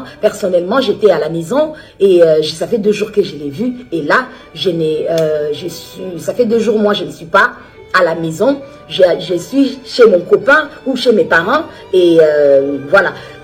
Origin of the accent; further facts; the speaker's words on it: Kinshasa, DR Congo; je suis congolaise d'origine vivant à Kinshasa.